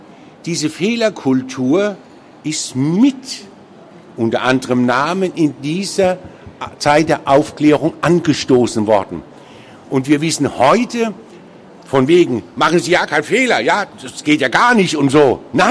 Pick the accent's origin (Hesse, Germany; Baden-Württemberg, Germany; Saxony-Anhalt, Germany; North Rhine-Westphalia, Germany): Baden-Württemberg, Germany; Mannheim; Da sind die Herren aus Hamburg dann hier im Südwesten der Republik, wo ich herkomme, aus Mannheim